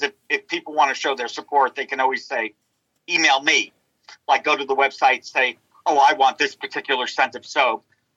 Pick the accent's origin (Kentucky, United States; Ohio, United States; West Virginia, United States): Kentucky, United States; Lexington; I chose Lexington this year as opposed to Louisville from last year because Lexington's my hometown. I want to show support for my city.